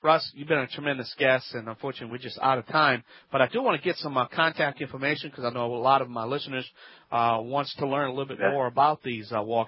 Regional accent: Louisiana, United States

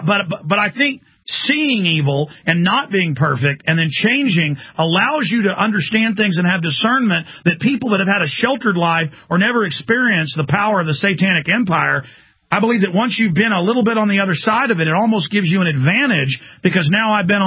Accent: Dallas, Texas, United States; I grew up in Dallas and saw a lot of occult stuff, and it was like an occult empire.

